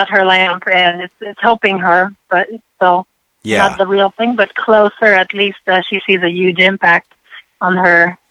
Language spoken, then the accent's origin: English; Quebec, Canada; now in United States; I'm French Canadian, but I migrated south because I love the sun.